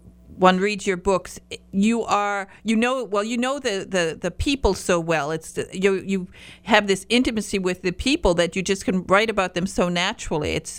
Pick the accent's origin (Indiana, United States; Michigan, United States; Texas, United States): Michigan, United States; And of course, you know, I'm from Michigan, from the Upper Peninsula of Michigan. I'm a Youper.